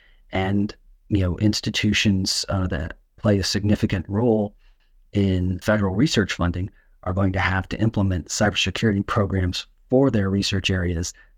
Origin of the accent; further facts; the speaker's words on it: Corpus Christi, Texas, United States; I'm from Corpus Christi, Texas, originally, which is just down the road from San Antonio.